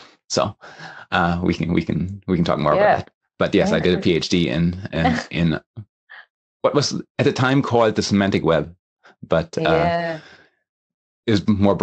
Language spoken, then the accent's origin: English; Germany; first language en; also born or lived in US parents; now in New Zealand; So I'm born in Germany, but have American parents. So I grew up speaking English to my parents and German in school, and then went to the normal German education system